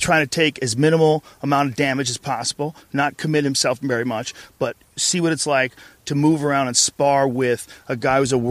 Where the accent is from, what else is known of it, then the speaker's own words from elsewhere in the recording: Boston, Massachusetts, United States; I had a buddy when I grew up with in Boston